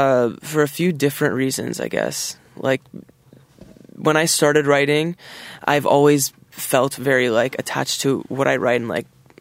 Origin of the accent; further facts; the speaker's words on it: Ottawa, Ontario, Canada; born there; now in Toronto, Canada; I was born in Ottawa, and I moved to Toronto 8 years ago.